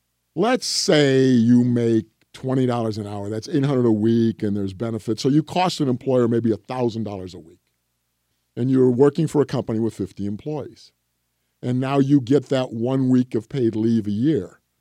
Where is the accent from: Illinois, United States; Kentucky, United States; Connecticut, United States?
Illinois, United States; I'm from Illinois. They've legalized gambling.